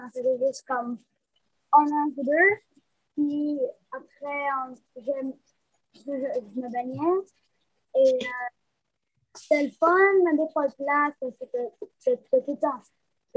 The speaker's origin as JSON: {"language": "French", "town": "Vaudreuil", "region": "Quebec", "country": "Canada"}